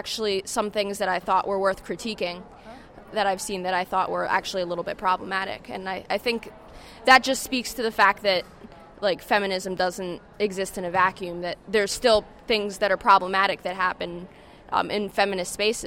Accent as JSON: {"language": "English", "town": "Philadelphia", "region": "Pennsylvania", "country": "United States", "said": "I'm from Philadelphia."}